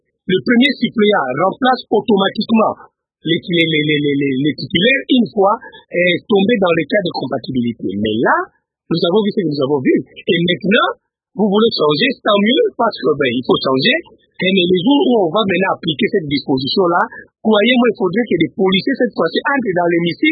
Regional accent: Kinshasa, DR Congo; nous sommes Congolais, nous sommes Kinois

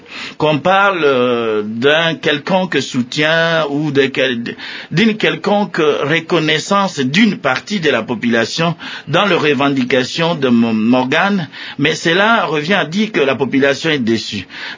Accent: Kisangani, Tshopo, DR Congo; puisque je viens de Kisangani, donc de la province orientale tout à l'heure

